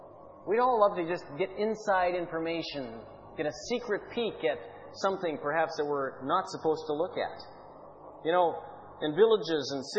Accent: Canada; although I'm Canadian and I like the way Canadians do things because that's my culture

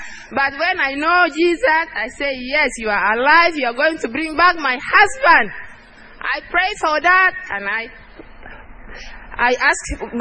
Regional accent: Sudan; now in Cairo, Egypt; I'm from Sudan. I'm here in this church for 7 years.

